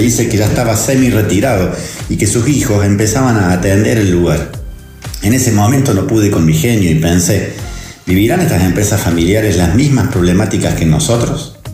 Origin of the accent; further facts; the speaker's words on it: Argentina; Italia, como nuestra Argentina, es un país con muchísima incidencia de empresas de tipo familiar.